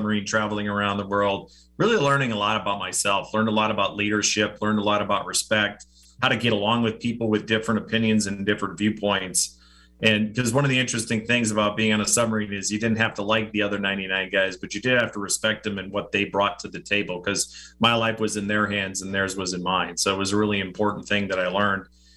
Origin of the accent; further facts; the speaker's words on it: Brown Deer, Wisconsin, United States; So, and I grew up in Brown Deer.